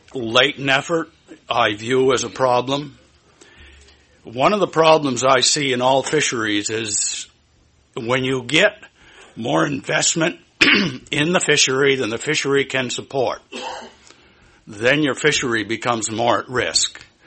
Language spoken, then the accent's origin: English; Trescott, Maine, United States; I'm from Trescott, Maine.